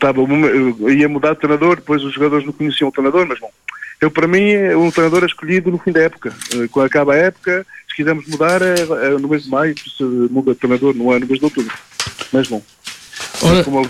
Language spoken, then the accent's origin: Portuguese; Viseu, Portugal; eu sou da zona de Viseu